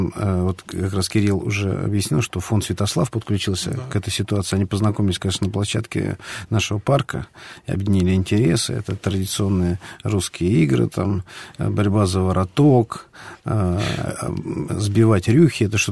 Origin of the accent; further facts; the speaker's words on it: Tula Oblast, Russia; born there; я в Тульской области родился как раз